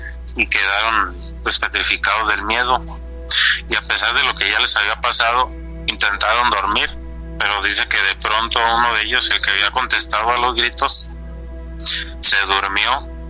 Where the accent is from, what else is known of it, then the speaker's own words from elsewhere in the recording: Sinaloa, Mexico; Como yo soy del estado de Sinaloa, sí. Más que trabajo ahora por acá, acá en el estado de Guanajuato.